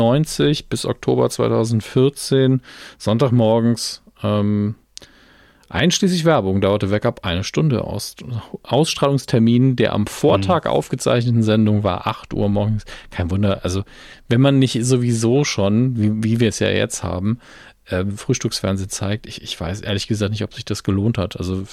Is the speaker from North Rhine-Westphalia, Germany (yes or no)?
no; Saarland, Germany; Als Saarländer ist das ja ganz schwierig, das zu lesen.